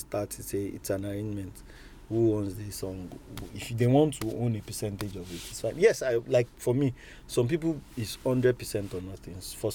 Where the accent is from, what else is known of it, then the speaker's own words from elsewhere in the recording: Nigeria; as a composer born and bred in Nigeria